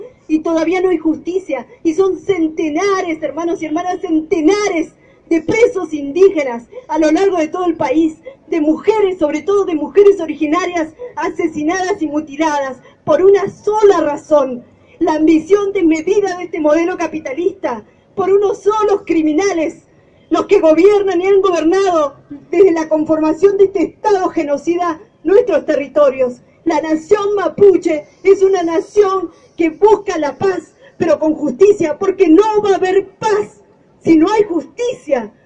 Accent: Chubut, Argentina; Vengo de la provincia de Chubut, de una comunidad mapuche que ha recuperado territorio en el año 99, que está a 100 kilómetros al sur de la ciudad de Esquel

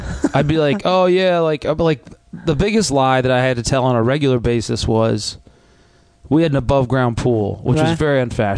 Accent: New Canaan, Connecticut, United States; I grew up in New Canaan, Connecticut.

